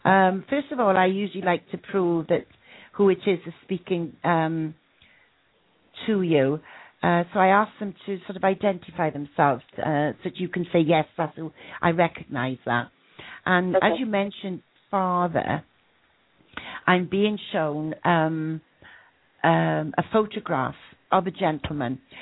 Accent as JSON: {"language": "English", "region": "Wales", "country": "United Kingdom", "accent": "broad Welsh", "said": "Well, I hope my accent's not getting in the way of any interpretation here. As you guessed, it's a broad Welsh accent, isn't it? Very proud of my heritage."}